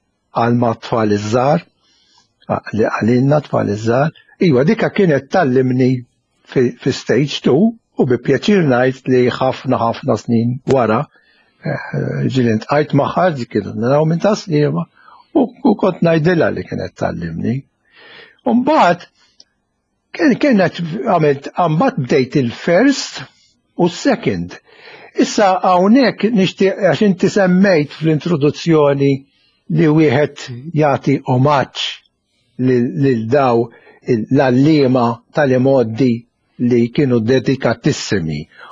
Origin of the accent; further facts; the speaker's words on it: Sliema, Central Region, Malta; Qabel xi jiena imwieled ta' Sliema.